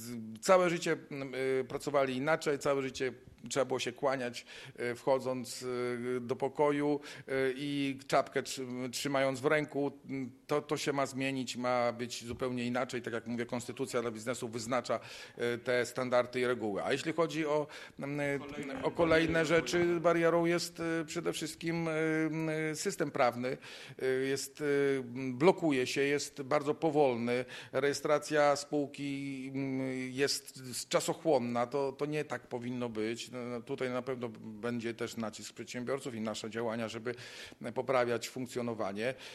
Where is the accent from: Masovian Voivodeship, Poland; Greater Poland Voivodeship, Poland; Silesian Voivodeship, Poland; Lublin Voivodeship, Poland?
Lublin Voivodeship, Poland; Biała Podlaska; jeżeli ja pochodzę z Białej Podlaskiej, ze wschodu Polski